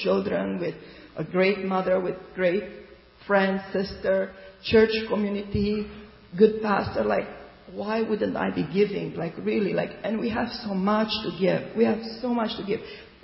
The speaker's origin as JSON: {"language": "English", "country": "Romania", "tie": "born or raised there", "moved": "yes", "lives_now": "Canada", "said": "I've been in Canada for 29 years. I came from Romania. We grew up in communism with no privileges like we have it here."}